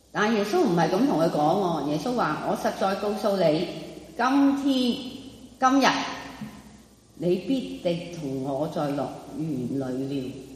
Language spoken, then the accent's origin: Chinese; China; 我们中国人都会说人死如灯灭